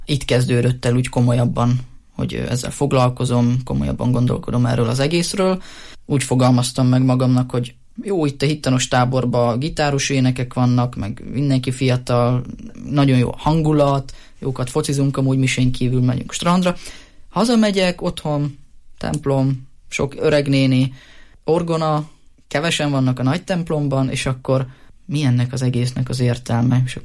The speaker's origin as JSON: {"language": "Hungarian", "town": "Jászberény", "region": "Jász-Nagykun-Szolnok", "country": "Hungary", "tie": "born there", "said": "Vallásgyakorló családba születtem 1996-ban, Jászberénybe."}